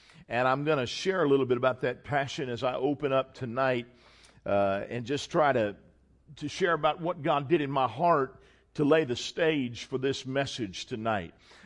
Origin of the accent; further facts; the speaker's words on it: United States; I was not raised in some foreign country. I was not raised in some pagan land. I was raised right here in the United States of America